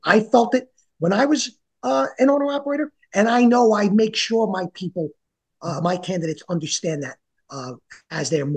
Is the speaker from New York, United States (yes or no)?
yes; New York, United States; accent: New York; hopefully my hands and my New York accent didn't scare anyone away.